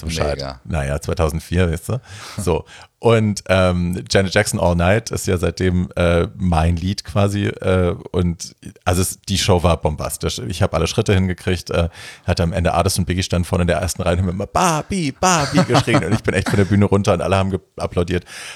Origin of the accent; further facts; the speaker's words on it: Hesse, Germany; Ja, ich komme ja aus Hessen, aus der Ecke